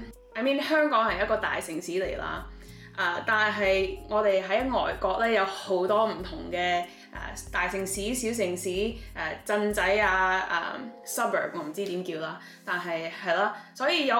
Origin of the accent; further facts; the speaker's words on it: Toronto, Ontario, Canada; 但係我喺多倫多長大就不一樣咯，唔同紐約嗰個咁嘅大城市的生活不一樣。